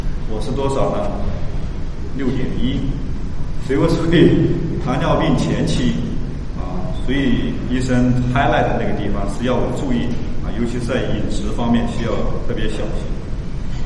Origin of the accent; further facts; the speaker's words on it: China; now in United States; 相信在美国的这些我们中国人都会做体检